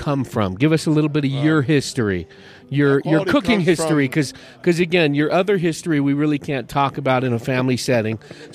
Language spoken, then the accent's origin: English; California, United States; Where I grew up in San Francisco Bay Area